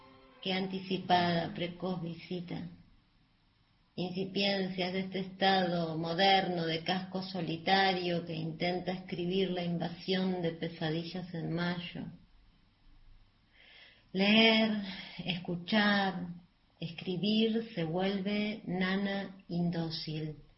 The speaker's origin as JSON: {"language": "Spanish", "region": "Neuquén", "country": "Argentina", "tie": "born there", "also_born_or_lived": "Bahía Blanca", "said": "nací en Bahía Blanca, pero vivo en Neuquén desde que soy chica."}